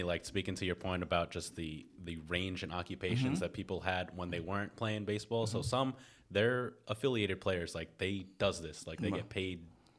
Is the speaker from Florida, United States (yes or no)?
no; New York City, New York, United States; Yeah, born and raised in Queens. Born and raised in Queens, for sure.